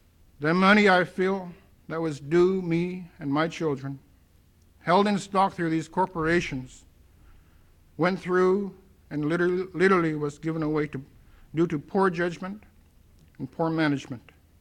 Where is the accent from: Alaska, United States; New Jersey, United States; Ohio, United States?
Alaska, United States; Teller; also born or lived in Igloo; I grew up in Igloo and Teller, Alaska area, and I feel this is my homeland today. In my heart, it is my homeland, because that's where my roots are.